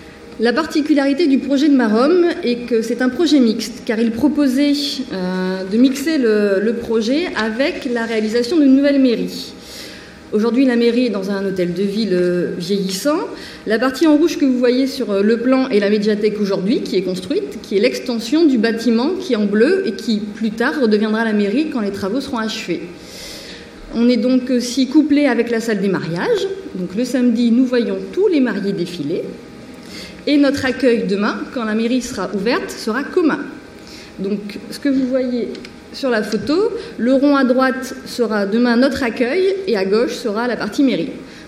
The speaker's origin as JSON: {"language": "French", "region": "Hauts-de-France", "country": "France", "said": "puisque je suis originaire du Nord"}